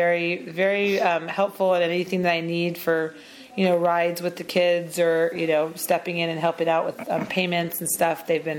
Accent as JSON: {"language": "English", "town": "Thousand Oaks", "region": "California", "country": "United States", "tie": "born or raised there", "said": "I was born in Thousand Oaks, California, at Los Robles Hospital in December of 1970. And I grew up in Thousand Oaks."}